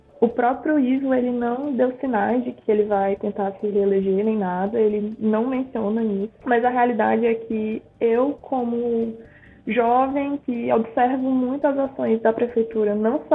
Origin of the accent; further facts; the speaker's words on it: Sobral, Ceará, Brazil; moved away; nem todas as cidades eram tão incríveis quanto Sobral quando eu saí de Sobral. Lá eu tinha muito mais acesso à cidade, até pelo fato de ser uma cidade pequena comparada a Fortaleza.